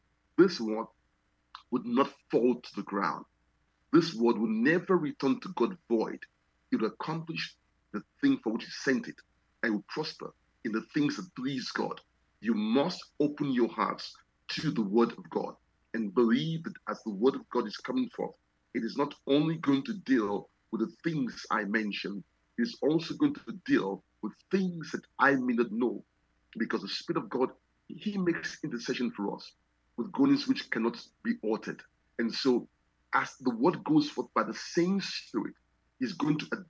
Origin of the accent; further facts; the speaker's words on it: Sierra Leone; now in United States; I come from Sierra Leone. I am presently in the United States, but this is not my homeland.